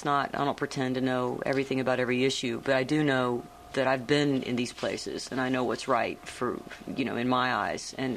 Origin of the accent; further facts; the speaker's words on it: Southern United States, United States; I'm a Southerner, and my family's from generations in the South